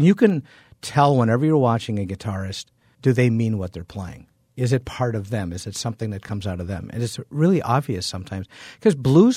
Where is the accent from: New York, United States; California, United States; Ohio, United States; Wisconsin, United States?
Wisconsin, United States; Milwaukee; Because, you know, I'm from Milwaukee. I'm from the south side of Milwaukee.